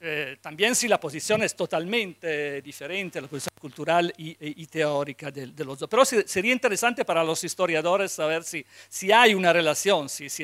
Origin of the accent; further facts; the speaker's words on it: Italy; Spanish is a second language; Bueno, siendo italiano es casi necesario partir desde